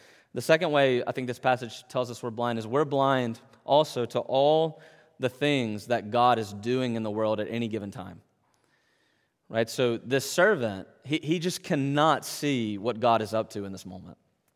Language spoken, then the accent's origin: English; United States; moved away; When I was in America, I'm American, you know that.